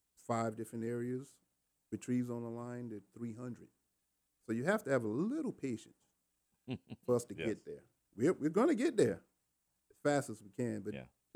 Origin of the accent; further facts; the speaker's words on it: the South, United States; Of course, you know, we're from the South. I believe every other household has a chainsaw.